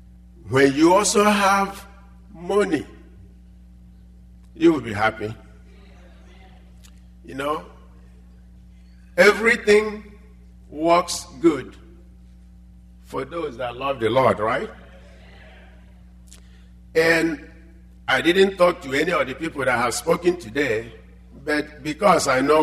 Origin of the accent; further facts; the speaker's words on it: Nigeria; English is a second language; You know, I am from Nigeria, most of you know. I'm an African.